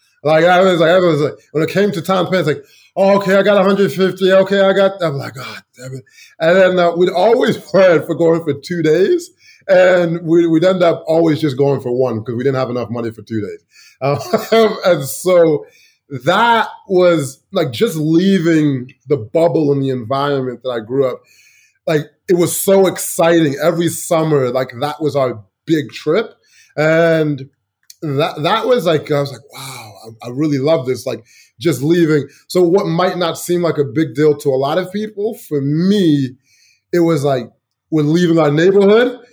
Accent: Chicago, Illinois, United States; So, I mean, so growing up in Chicago, my first exciting traveling trip was, if you're not from Chicago, you probably won't know.

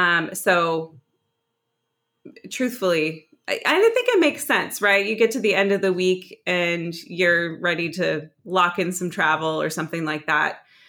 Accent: Seattle, Washington, United States; also born or lived in Los Angeles; Yeah. I've done some time in Los Angeles as well, but I'm still a Seattle football fan

